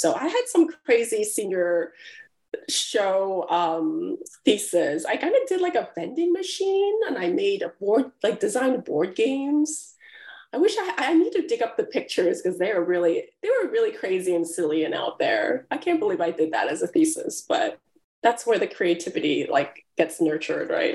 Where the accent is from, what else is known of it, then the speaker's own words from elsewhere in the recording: Philadelphia, Pennsylvania, United States; also born or lived in Hong Kong; now in New York, United States; So I was born in Hong Kong, and I kind of grew up there until the age of 9. And then my family had immigrated to Philadelphia, Pennsylvania, where I grew up there with my sister, and then later my brother was born.